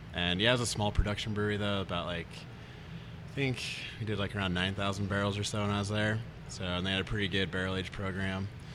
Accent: Omaha, Nebraska, United States; I grew up in Omaha though, so it was the bigger city.

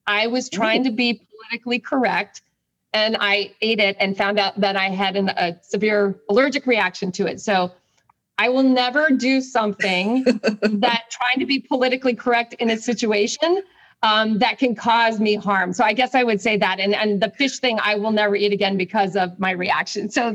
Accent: Boulder, Colorado, United States; So I grew up in Boulder, Colorado. I went to college at Colorado State.

